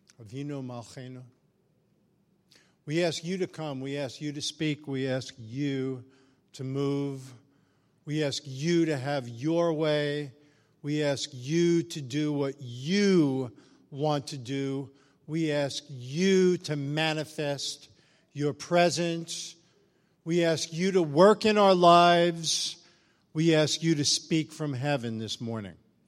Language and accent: English; Brooklyn, New York, United States; I'm from New York myself, from Brooklyn, not from Queens, not from Long Island.